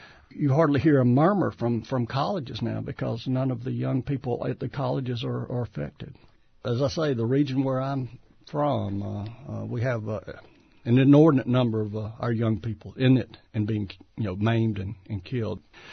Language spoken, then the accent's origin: English; Appalachia, United States; particularly maybe because I come from the Appalachian region where I see today so many of our young people are the ones who end up doing the fighting over there.